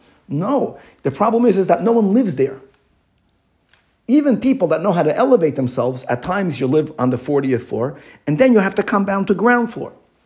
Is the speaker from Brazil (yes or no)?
yes; Brazil; I'm from Brazil.